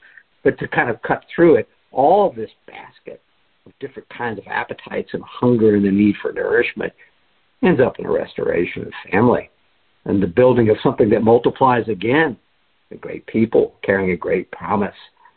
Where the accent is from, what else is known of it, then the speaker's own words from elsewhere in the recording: United States; because I'm an American, and I have some privilege.